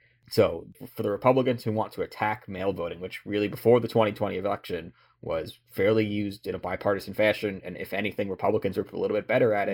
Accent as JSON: {"language": "English", "region": "New York", "country": "United States", "said": "My home state of New York."}